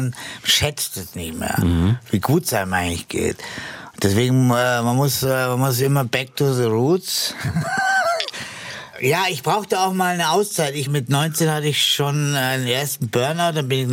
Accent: Munich, Bavaria, Germany; now in Mallorca, Spain; als Münchner, ich bin ja dann in München, wir sind dann nach München gezogen.

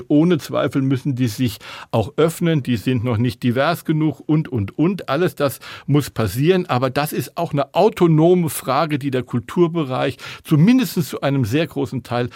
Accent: Rhineland-Palatinate, Germany; Und Sie wissen es ja, ich bin ja in Rheinland-Pfalz aufgewachsen. Das liegt mir dieses Bundesland auch ganz besonders am Herzen.

